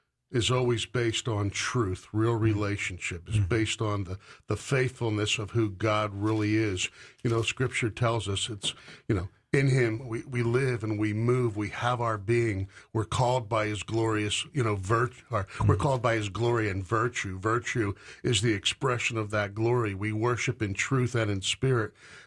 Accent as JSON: {"language": "English", "region": "New Jersey", "country": "United States", "tie": "born or raised there", "said": "I grew up in New Jersey"}